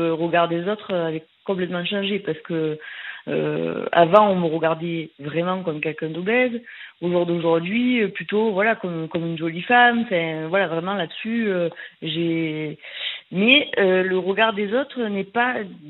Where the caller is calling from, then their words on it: Entraigues-sur-la-Sorgue, Provence-Alpes-Côte d'Azur, France; Alors, j'ai 37 ans et en fait, je suis d'Entraigues-sur-la-Sorgue.